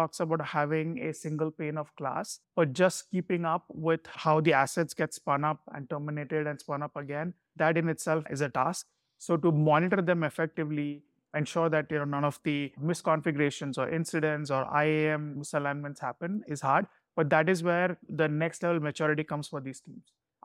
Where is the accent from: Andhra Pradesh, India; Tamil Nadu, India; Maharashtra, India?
Maharashtra, India; Mumbai; first language Malayalam; English is a second language; English, I can speak Hindi. I grew up in Mumbai, so I can speak Marathi. My mother tongue, or it's the language that we speak at home, is Malayalam. And then because of Malayalam, I can speak Tamil and I can speak Gujarati as well.